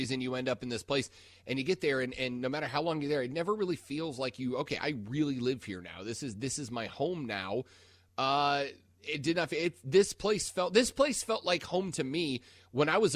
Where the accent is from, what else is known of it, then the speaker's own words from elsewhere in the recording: Fort Walton Beach, Florida, United States; I grew up in Destin, Fort Walton Beach, Florida, and it's a very similar makeup.